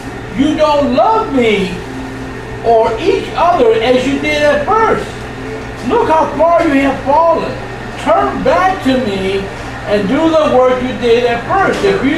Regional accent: Chicago, Illinois, United States; All right, I'm from Chicago.

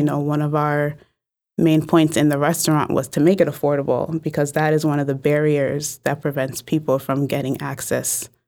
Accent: New Haven, Connecticut, United States; Well, I'm from New Haven, mm-hmm. so I was born and raised here.

